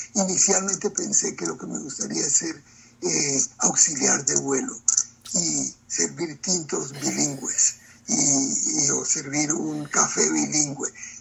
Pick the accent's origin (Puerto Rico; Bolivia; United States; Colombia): Colombia; Cali, Valle del Cauca; also born or lived in Bogotá; Yo soy nacido en Bogotá, pero criado en Cali. Cali, que llamamos la sucursal del cielo.